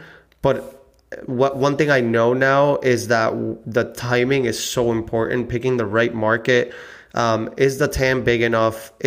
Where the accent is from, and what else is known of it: Puerto Rico; born or raised there